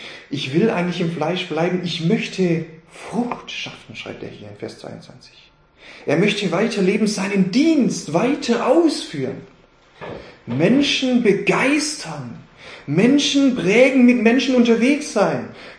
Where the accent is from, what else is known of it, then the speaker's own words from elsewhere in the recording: Baden-Württemberg, Germany; Man hat ja als Schwabe so ein bisschen auch so Vorstellungen, Schaffer und Häuslebau, ja? Ja. Jetzt komme ich von der Alp